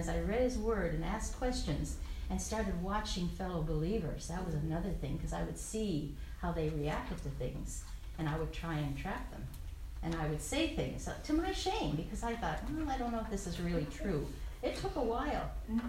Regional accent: Newfoundland and Labrador, Canada; I was from Newfoundland. We live by swearing.

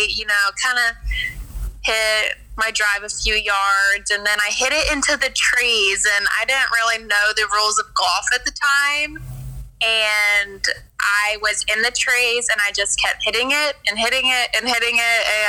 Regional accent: Texas, United States; So I'm being from Texas. There's a lot of great schools in Texas, but my dad went to Texas A&M.

